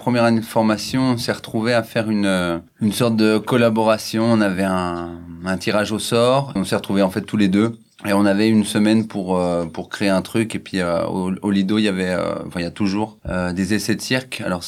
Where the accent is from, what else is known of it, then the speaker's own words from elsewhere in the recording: Bourgogne-Franche-Comté, France; je viens du Jura